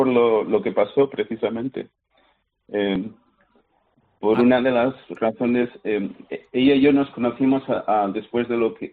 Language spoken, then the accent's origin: Spanish; Asturias, Spain; also born or lived in Canada; Yo estaba acostumbrado, como buen asturiano, me daba todo igual.